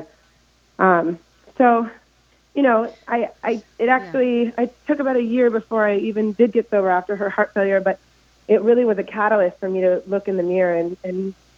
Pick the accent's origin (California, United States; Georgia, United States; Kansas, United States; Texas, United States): California, United States; I'm from the Bay Area, like you are. And so I did feel like, in a way, I represent all of California.